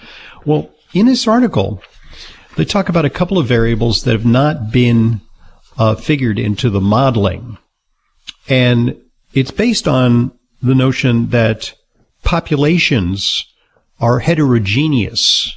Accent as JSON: {"language": "English", "town": "New York City", "region": "New York", "country": "United States", "tie": "born or raised there", "said": "And that, folks, is good news, especially for hard-hit places like my hometown of New York City."}